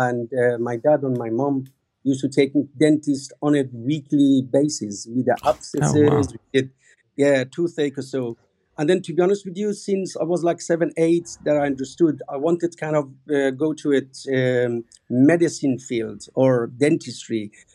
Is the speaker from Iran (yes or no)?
yes; Iran; Obviously, I was born in Iran and raised in a family, kind of a middle-class family.